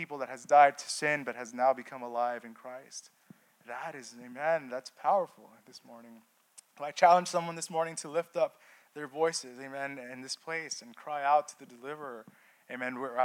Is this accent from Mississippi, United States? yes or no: no; California, United States; you know, I'm from California, and I remember that there was times that I worked in a bank